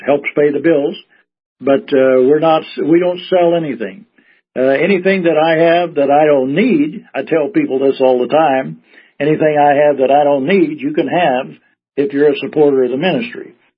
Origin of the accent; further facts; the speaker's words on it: Houston, Missouri, United States; also born or lived in Oklahoma; I was born in Oklahoma. My parents died when I was 3. And my aunt and uncle lived here in Missouri, and they adopted me and my brother. And this is where I grew up, went to grade school.